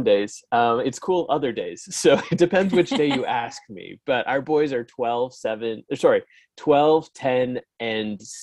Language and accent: English; Woodstock, Ontario, Canada; Well, right now I am in my hometown of Woodstock, Ontario.